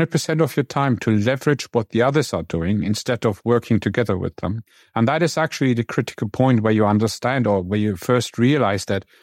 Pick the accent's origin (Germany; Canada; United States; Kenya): Germany; English is a second language; So I'm coming from Germany, and that's a very traditional country.